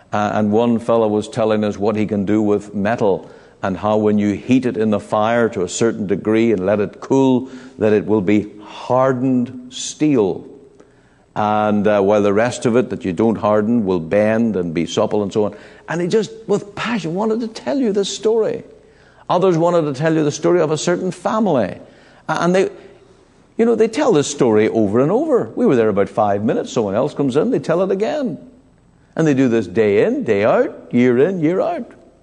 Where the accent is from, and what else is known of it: Northern Ireland, United Kingdom